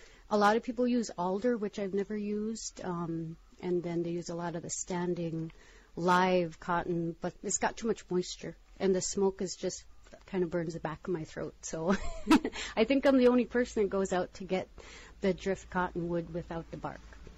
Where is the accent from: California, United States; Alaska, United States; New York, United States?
Alaska, United States; Aniak; I'm from Aniak